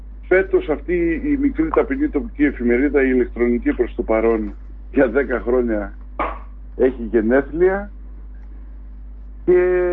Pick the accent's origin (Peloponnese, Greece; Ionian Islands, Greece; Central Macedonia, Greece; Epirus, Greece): Central Macedonia, Greece; Litochoro; moved away as an adult; also born or lived in Thessaloniki / Athens / Nicosia; Γεννήθηκα και μεγάλωσα εδώ στο Λιτόχωρο. Έφυγα στα 18, γύρισα περίπου στα 48. Σπούδασα, δούλεψα στη Θεσσαλονίκη και αργότερα στην Αθήνα και στη Λευκοσία. Και κάποια στιγμή παλινόστησα, γιατί η κρίση με βρήκε στην Αθήνα